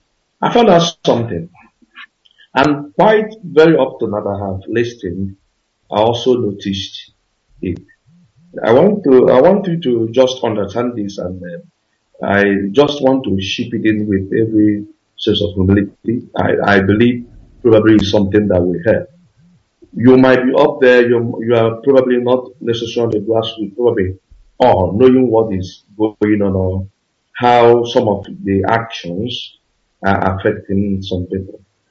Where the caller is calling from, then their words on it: Vicenza, Veneto, Italy; No, I'm calling from Italy.